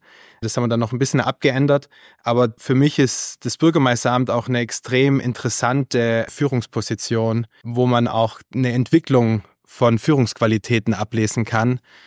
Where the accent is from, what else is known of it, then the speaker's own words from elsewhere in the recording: Ravensburg, Baden-Württemberg, Germany; der ehemalige Oberbürgermeister aus meiner Heimatstadt Ravensburg, Hermann Vogler